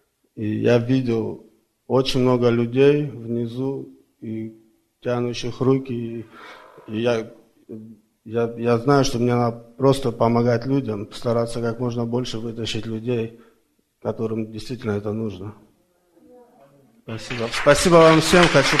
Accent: Orlando, Florida, United States; я из Орландо, Флорида.

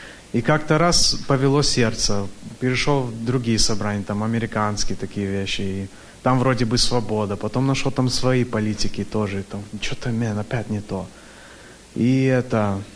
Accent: Sacramento, California, United States; я из Сакраменто. Я как-то вырос в баптистском, как, ну, религии

